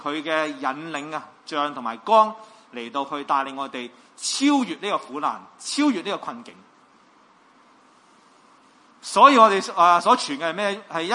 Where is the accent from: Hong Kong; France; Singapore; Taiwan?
Hong Kong